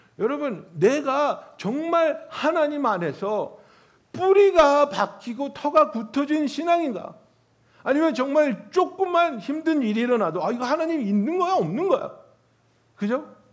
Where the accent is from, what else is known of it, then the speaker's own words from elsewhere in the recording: California, United States; moved away as an adult; now in New York, United States; 2006년도에 캘리포니아에서 뉴욕으로 이사 왔지 않습니까? 그래가지고 뉴욕에 처음 온 정말 캘리포니아에서 온 촌놈이니까